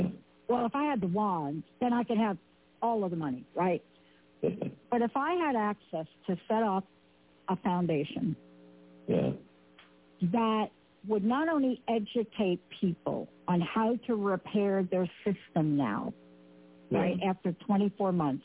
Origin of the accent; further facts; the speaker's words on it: Bronx, New York, United States; I am a girl from the Bronx, New York.